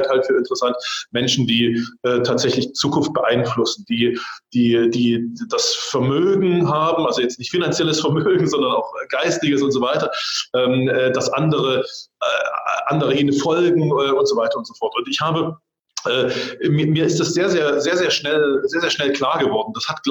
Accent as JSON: {"language": "German", "region": "East Germany", "country": "Germany", "said": "Ich komme aus dem Osten."}